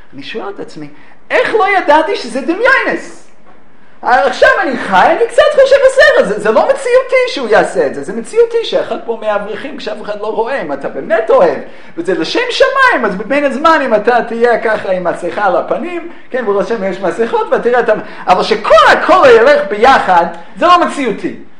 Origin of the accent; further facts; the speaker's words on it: New York City, New York, United States; עכשיו, אני לצערי הרב, לא גדלתי בארץ ישראל ולמדתי בחדורים והייתי צדיק, גדלתי באמריקה, גדלתי במרכז מנהטן בניו יורק, וקצת ראיתי עולם